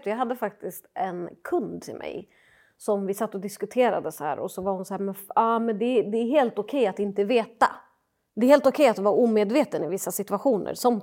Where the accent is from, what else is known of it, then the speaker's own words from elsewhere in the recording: Palestine; jag är palestinier själv.